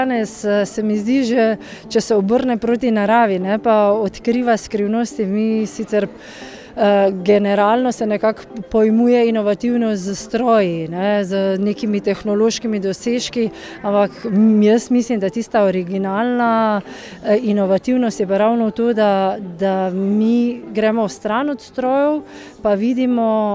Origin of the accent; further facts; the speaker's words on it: Žiče, Savinja, Slovenia; Mi prihajamo iz Žič, to je v bližini Žičke Kartuzije ali pa če umestim malo blizu Slovenskih Konjic in imamo zeliščni vrt prav v vasi Žiče